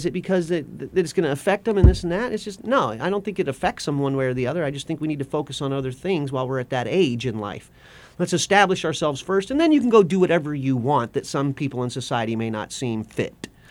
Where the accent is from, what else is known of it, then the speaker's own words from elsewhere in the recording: West Coast, United States; And I grew up on the West Coast.